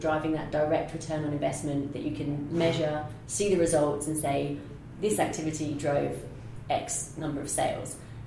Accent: United Kingdom; Well, because I'm British and a journalist

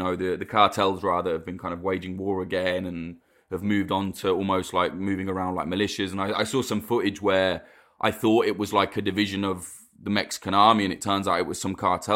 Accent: United Kingdom; you know, as a Brit looking from the outside in, I just think that's insane that could happen.

